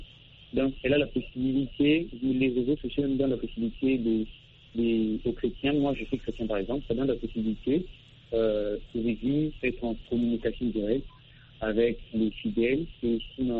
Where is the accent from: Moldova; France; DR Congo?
DR Congo; Moi je suis congolais, mais j'ai la possibilité de suivre ses prédications via Internet.